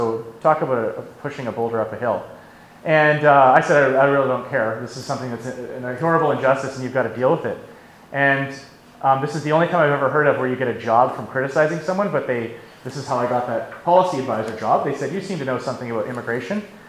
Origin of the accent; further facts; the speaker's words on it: Calgary, Alberta, Canada; I grew up in Calgary.